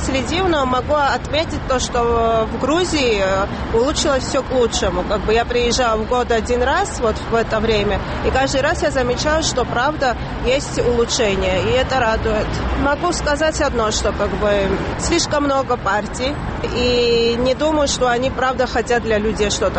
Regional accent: Russia; also born or lived in Georgia; Нет, я не гражданка Грузии, к сожалению. Я из России.

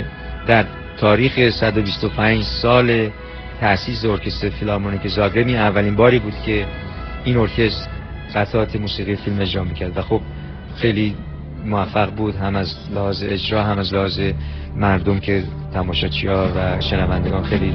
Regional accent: Iran; also born or lived in Europe / America; من ایرانی هستم و خب در اونجا اصلا ریشه گرفتم و در اونجا رشد کردم، در اونجا به مدرسه رفتم

